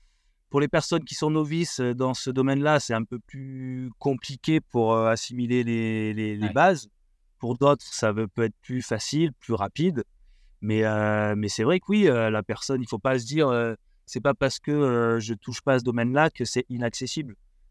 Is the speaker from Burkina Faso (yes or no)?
no; Marseille, Provence-Alpes-Côte d'Azur, France; je viens des Bouches-du-Rhône, né à Marseille.